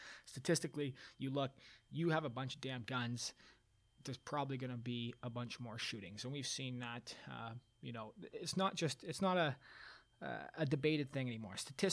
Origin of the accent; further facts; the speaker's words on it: Canada; obviously, I'm not American, I'm Canadian.